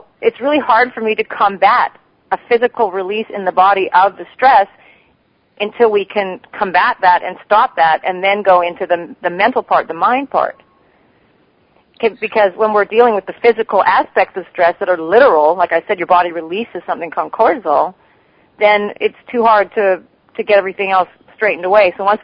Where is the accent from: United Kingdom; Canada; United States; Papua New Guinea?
Canada; moved away; when I first met him when I came out here from Canada